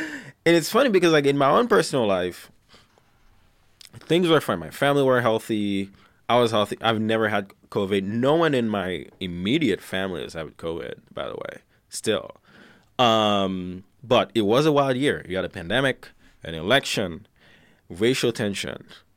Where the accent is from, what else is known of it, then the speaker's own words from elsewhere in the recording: Haiti; like growing up in Haiti, that's helped me stay motivated, it's helped me stay focused.